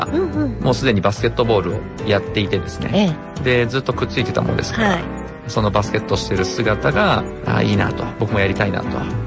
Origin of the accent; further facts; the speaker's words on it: Aichi, Japan; born there; also born or lived in Mie; 愛知県で生まれました。